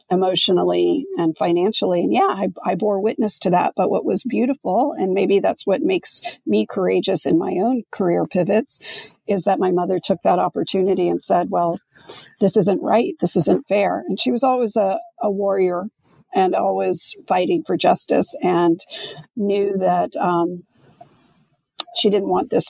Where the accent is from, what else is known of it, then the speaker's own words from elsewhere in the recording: Atlanta, Georgia, United States; And I grew up in Atlanta, Georgia, which at the time was, you know, very not as populated as it is now with Latinos.